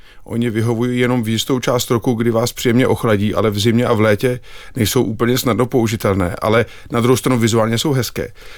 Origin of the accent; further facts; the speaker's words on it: Prague, Czechia; já jsem Pražák z Prahy